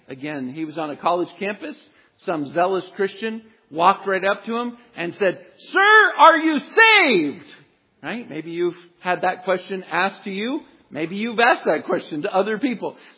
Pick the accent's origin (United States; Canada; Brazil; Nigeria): United States; Virginia; Now, I grew up in Virginia, and so part of the South.